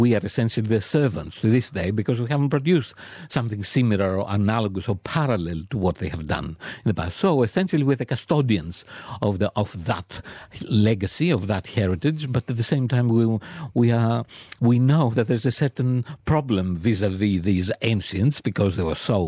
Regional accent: Olympia, Western Greece, Greece; Well, I was born in Olympia, where the Olympic Games began

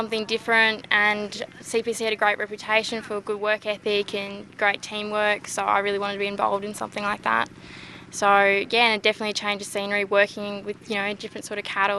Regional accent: Oberon, New South Wales, Australia; I'm from Oberon, New South Wales.

